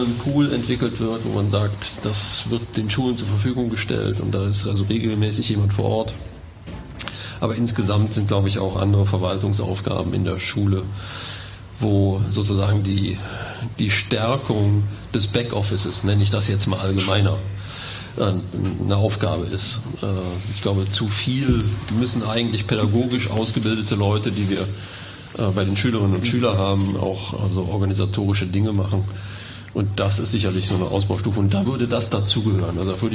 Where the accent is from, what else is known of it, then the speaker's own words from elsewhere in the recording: Cologne, North Rhine-Westphalia, Germany; born there; Ich bin gebürtiger Kölner, inzwischen 52 Jahre alt